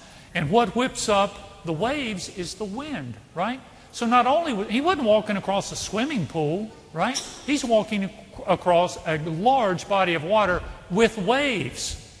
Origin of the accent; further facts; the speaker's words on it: Reidsville, North Carolina, United States; we would be in Reidsville, my hometown, which is about 2 hours away.